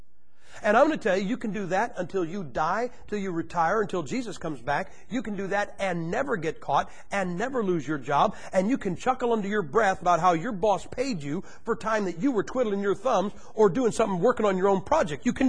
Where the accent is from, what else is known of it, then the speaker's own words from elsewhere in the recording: Madison, Ohio, United States; I'm from Madison, Ohio. I was raised 3 blocks from 5 steel mills.